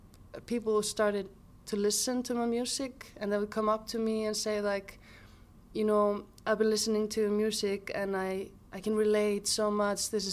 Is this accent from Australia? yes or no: no; Mosfellsbær, Capital Region, Iceland; also born or lived in Reykjavik; But then my parents decided to move to Mosfellsbær, which is a bit like outside of Reykjavik.